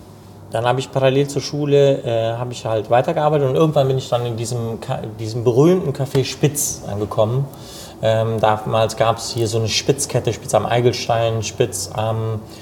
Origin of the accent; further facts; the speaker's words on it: Cologne, North Rhine-Westphalia, Germany; Ich bin hier in Köln geboren und groß geworden, aufgewachsen, ne? Und auch für einen Italiener auch 1,80 gewachsen, ja.